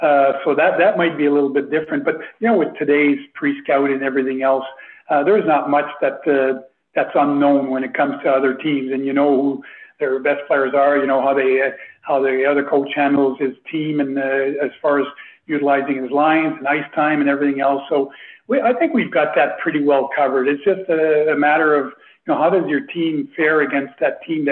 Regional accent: Canada; growing up in Canada and being a Canadian

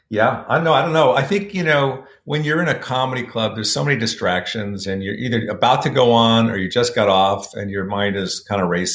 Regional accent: Connecticut, United States; I remember the first time I went to the improv, I was from Connecticut.

